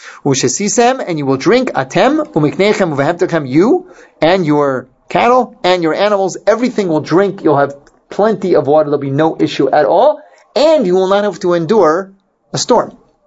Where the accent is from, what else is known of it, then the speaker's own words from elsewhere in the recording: Philadelphia, Pennsylvania, United States; When I was in the seventh grade in growing up in Philadelphia, I was a pretty good kid.